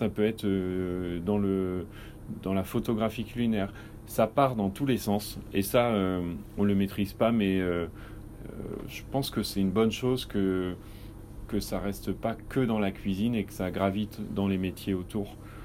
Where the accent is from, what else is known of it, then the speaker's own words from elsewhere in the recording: Normandy, France; also born or lived in Paris; en Normandie puisque je suis normand.